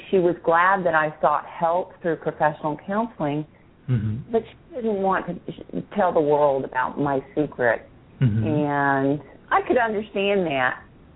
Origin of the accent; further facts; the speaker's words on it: Kansas City, United States; moved away as an adult; I was born and raised in Kansas City. I am a Midwest gal. And not liking the winters and the summer of 1985, I moved to Southwest Florida. I have resided here ever since.